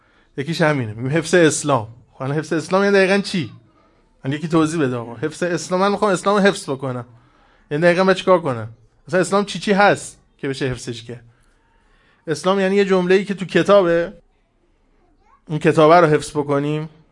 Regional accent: Iran; بماند که ما تو ایرانی هستیم، قوم مشرقی و قبیله سلمانی هستیم

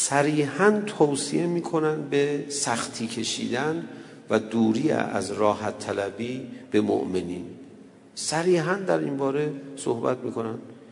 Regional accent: Tehran, Tehran Province, Iran; من یادم بچگی تو همین تهران

